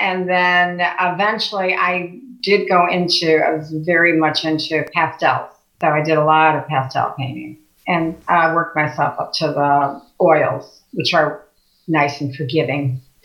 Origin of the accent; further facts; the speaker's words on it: Chicago, Illinois, United States; also born or lived in Oak Lawn; Well, I grew up in Chicago. Then we moved in to Oak Lawn, but always had a connection to the Indiana Dunes because my grandparents owned property, just land, in Beverly Shores.